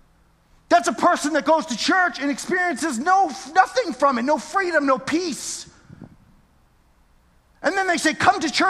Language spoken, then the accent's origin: English; New England, United States; I'm from New England.